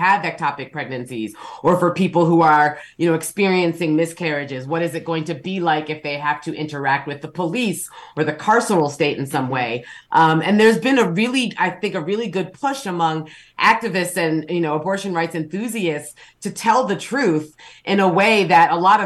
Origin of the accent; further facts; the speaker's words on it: California, United States; I mean, I came from California, and my understanding is that there were a lot of people leaving California for Colorado, among other places